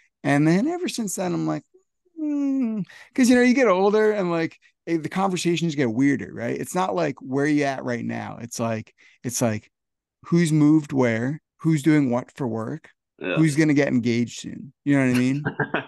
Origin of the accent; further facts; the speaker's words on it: New Jersey, United States; I'm from Northern New Jersey, right?